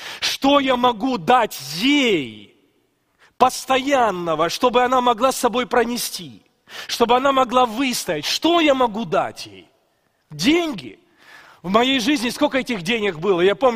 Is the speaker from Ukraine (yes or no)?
yes; Ukraine; Затем я из Украины, и Украина жила вначале в СНГ